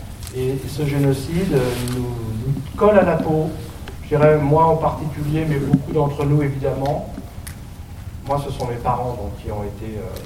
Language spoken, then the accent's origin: French; Paris, Île-de-France, France; born there; je suis intégré, je suis né à Paris. Donc, j'ai été très intégré à la culture française, mais je dirais qu'au fur et à mesure de vieillir, on ressent les racines qui reviennent.